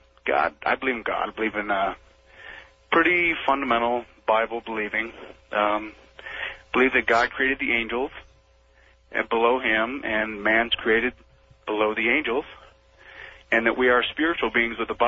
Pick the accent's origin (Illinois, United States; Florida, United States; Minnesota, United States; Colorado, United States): Colorado, United States; Denver; I'm from Denver, Colorado.